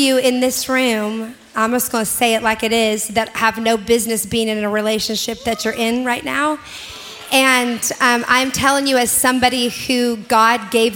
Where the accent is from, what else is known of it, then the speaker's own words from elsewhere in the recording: Seattle, Washington, United States; But so I was raised in Seattle, which is a long ways from here. Born and raised in Seattle.